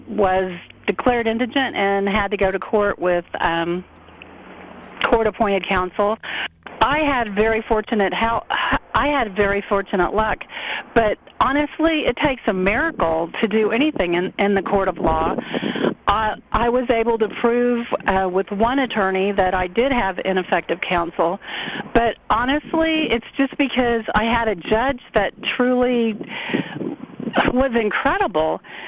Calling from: Raytown, Missouri, United States; I'm calling from Raytown, Missouri.

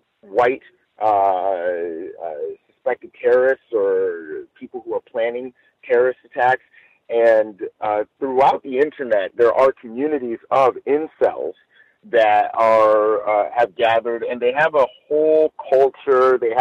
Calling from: Los Angeles, California, United States; I'm calling live from Los Angeles.

